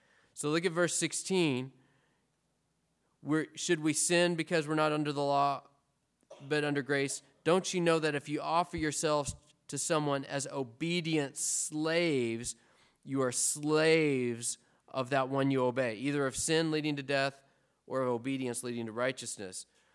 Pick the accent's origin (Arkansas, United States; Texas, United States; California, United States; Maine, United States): Arkansas, United States; growing up in Arkansas, I like to listen to the country radio station.